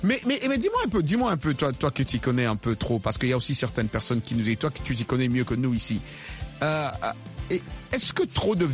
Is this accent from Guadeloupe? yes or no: no; DR Congo; chez moi en RDC